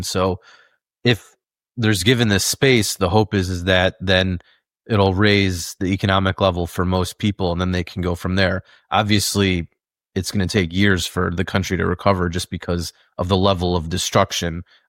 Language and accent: English; United States; as an American, I felt totally fine